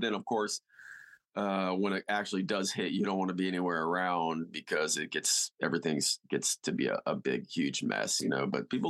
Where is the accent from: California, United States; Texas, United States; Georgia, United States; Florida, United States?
Texas, United States; Galveston; I'm from Galveston, and Galveston has these little longboard, chill little waves just to go get wet.